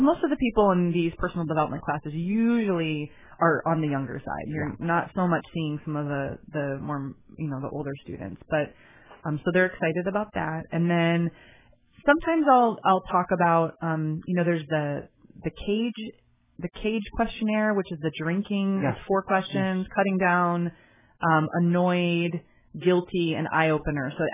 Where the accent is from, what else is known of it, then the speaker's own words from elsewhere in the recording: San Diego, California, United States; And I grew up in San Diego and live near Tijuana